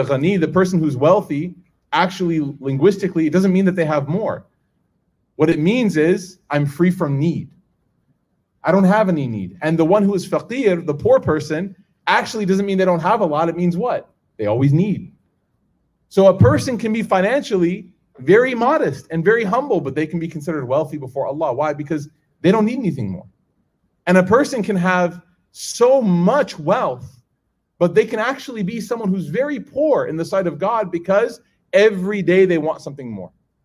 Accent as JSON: {"language": "English", "town": "Chicago", "region": "Illinois", "country": "United States", "tie": "born or raised there", "said": "I mean, growing up in Chicago, I know there's a lot of masjids in Chicago now"}